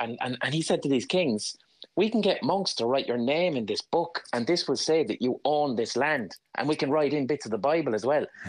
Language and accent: English; Ireland; And I'm coming at it from the perspective of being an Irish writer.